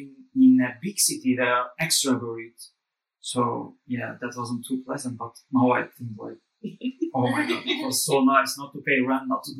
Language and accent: English; Istanbul, Turkey; English is a second language; now in Estonia; Because, well, growing up in Istanbul is nice and everything, but it's very tiring at the same time.